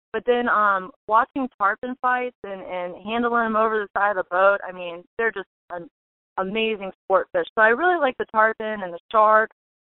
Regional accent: Midwest, United States; I mean, I grew up in the Midwest, 16 acres out off the Missouri River Valley, and Daddy is just a big outdoorsman

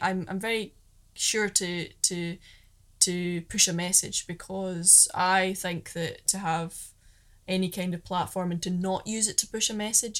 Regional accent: Scotland, United Kingdom; the response that I get to being openly Scottish, if you want to call it that, on a sort of global platform like something like Twitter or TikTok

